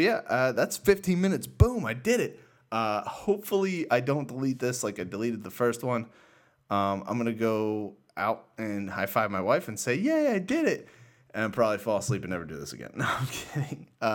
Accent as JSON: {"language": "English", "town": "Pittsburgh", "region": "Pennsylvania", "country": "United States", "said": "I'm from Pittsburgh. I'm an annoying, obnoxious, in your face Steelers fan, and the Penguins and the Pirates."}